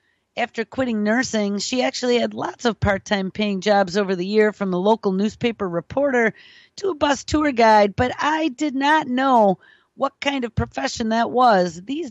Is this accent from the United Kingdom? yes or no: yes; United Kingdom; being British, I don't own such a thing in real life